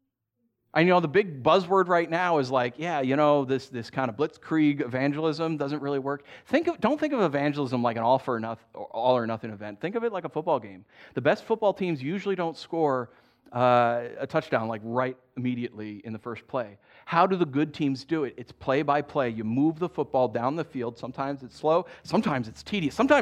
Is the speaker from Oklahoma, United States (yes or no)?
no; New York, United States; I grew up in New York. College football was nothing.